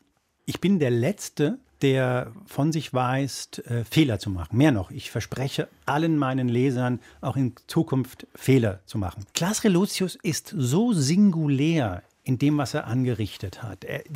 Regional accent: Spain; seit neuestem auch aus meinem Heimatland Spanien

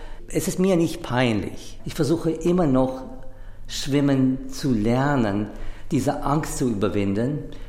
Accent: Azerbaijan; Ich bin am Kaspischen Meer in Aserbaidschan groß geworden.

